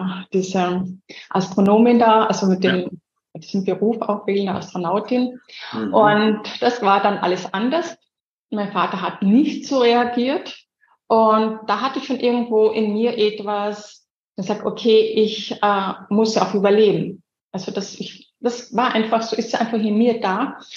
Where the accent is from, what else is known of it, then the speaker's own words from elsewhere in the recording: Zell am See, Salzburg, Austria; born there; also born or lived in Carinthia / Switzerland / Vienna; Aber ich bin aus Salzburg, Zell am See, geboren. Dann ein bisschen in Kärnten aufgewachsen, ein bisschen in der Schweiz und dann auch in Wien.